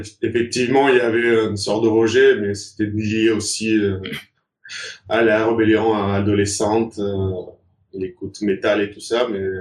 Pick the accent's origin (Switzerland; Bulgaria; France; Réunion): Bulgaria; je suis né, j'ai grandi en Bulgarie. Il y a un pays qui est chrétien orthodoxe, mais dans ma famille, l'ambiance était plutôt athée.